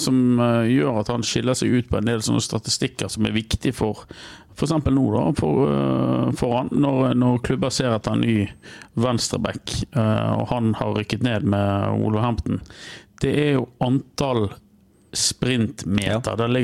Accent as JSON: {"language": "Norwegian", "town": "Øygarden", "region": "Vestland", "country": "Norway", "said": "Ja, jeg er jo fra Øygarden, jeg også. Ja. Vi er fra samme kommune"}